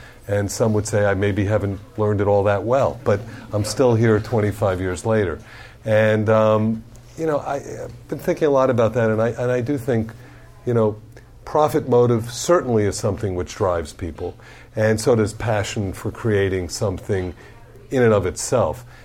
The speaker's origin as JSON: {"language": "English", "town": "Miami", "region": "Florida", "country": "United States", "said": "And when I left, I'm from Miami, and I left and I came back"}